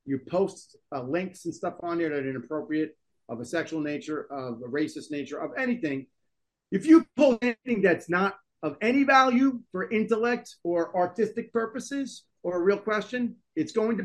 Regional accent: New Jersey, United States; I'm from North Jersey. You know what I'm saying?

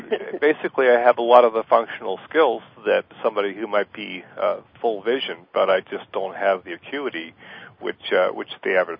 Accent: Boston, Massachusetts, United States; born there; When I was born in Boston, which happened to be in the midst of the Second World War

